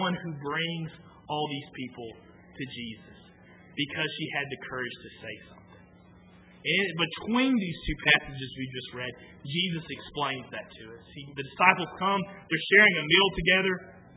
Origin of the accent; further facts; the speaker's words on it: Prattville, Alabama, United States; I grew up in Prattville, Alabama. Grew up at Prattville Church of Christ, if y'all knew where that is.